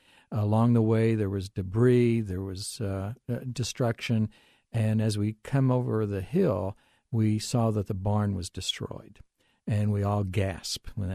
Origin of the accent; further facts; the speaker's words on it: St. Joseph, Missouri, United States; Well, I'm from St. Joseph, Missouri, and we are in the Tornado Alley right next to Kansas.